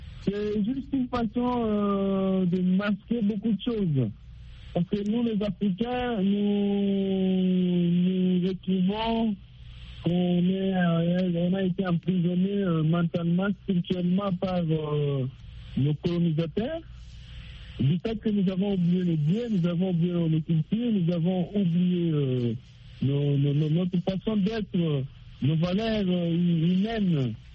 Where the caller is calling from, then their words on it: DR Congo; Oui, je suis au Congo, le pays que je viens